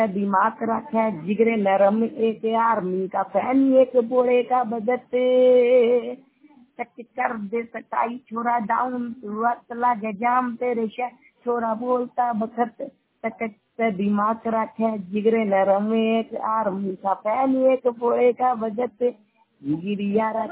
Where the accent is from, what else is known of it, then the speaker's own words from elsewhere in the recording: Bihar, India; मैं दरभंगा डिस्ट्रिक्ट का रहने वाला हूँ, स्टेट बिहार।